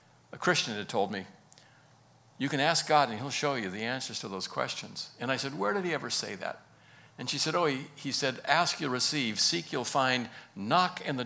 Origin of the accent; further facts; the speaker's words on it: California, United States; also born or lived in Bronx, New York; It's the Bronx, New York. So I was told. I was raised out in California. Both parents settled there after my dad had served in the military after World War II.